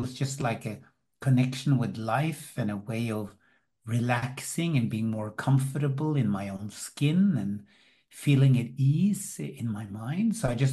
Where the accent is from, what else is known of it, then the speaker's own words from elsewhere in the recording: Oslo, Norway; I grew up in Oslo, and then basically I lived a basically simple life.